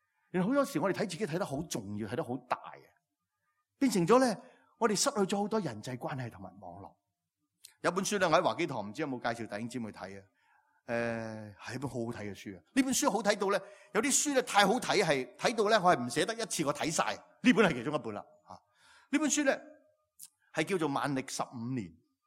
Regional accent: Hong Kong; 听到呢度，我哋香港人开心啊！啊，啲地咁鬼贵。

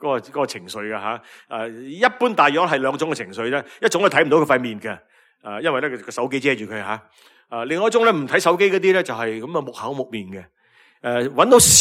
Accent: China; 我哋中国人有一条河叫黄河

